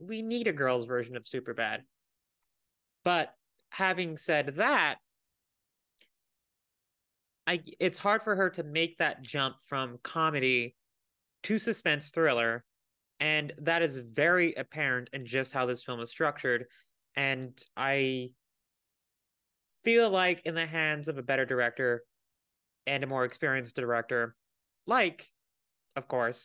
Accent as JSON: {"language": "English", "town": "Sacramento", "region": "California", "country": "United States", "said": "I'm also from Sacramento."}